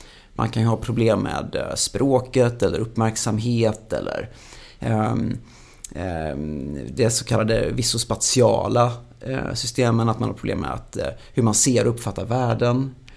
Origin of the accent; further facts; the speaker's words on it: Gothenburg, Västra Götaland County, Sweden; Nej, jag kom från Göteborg.